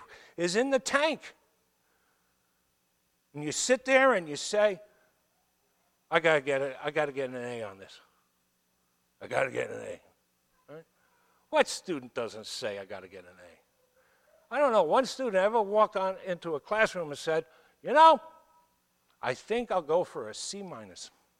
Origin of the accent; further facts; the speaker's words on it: New York, United States; You know, I'm from New York. I can't keep my mouth shut.